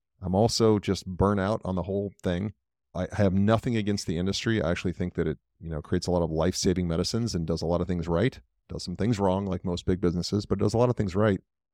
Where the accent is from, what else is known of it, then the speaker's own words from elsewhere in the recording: Washington, United States; also born or lived in Los Angeles / Texas / Georgia; Again, I grew up in the Northwest, you know, Seattle area, kind of in that general area.